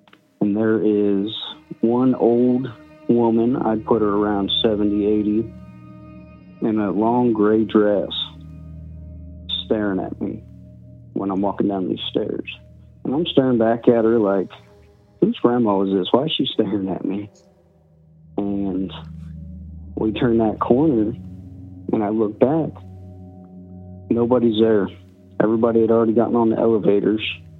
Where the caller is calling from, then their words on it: Cincinnati, Ohio, United States; I'm calling from Cincinnati, Ohio, and I have a little ghost story to tell you.